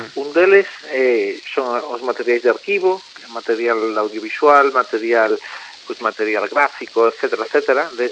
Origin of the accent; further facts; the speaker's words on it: Vigo, Galicia, Spain; Entón eu son vigués